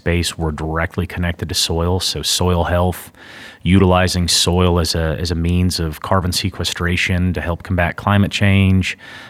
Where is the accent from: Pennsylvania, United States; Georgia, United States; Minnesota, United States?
Pennsylvania, United States; now in Colby, United States; So I was born and raised in northeastern Pennsylvania.